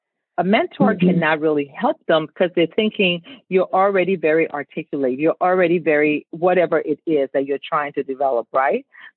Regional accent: Monrovia, Montserrado, Liberia; now in Chicago, United States; I call Chicago home, but I'm from Monrovia, Liberia. But Chicago has been home for me since I landed here.

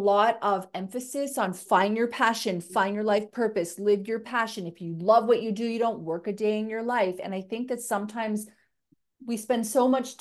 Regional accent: Canada; now in Australia; Well, I'm Canadian, but I have lived here for 10 years.

